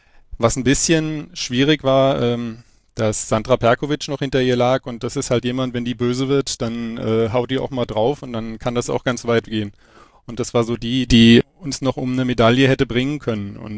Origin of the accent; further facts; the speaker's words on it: Wiesbaden, Hesse, Germany; Ich bin in Wiesbaden aufgewachsen